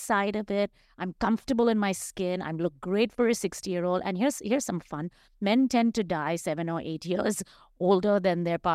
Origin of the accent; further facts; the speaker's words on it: India; I grew up in India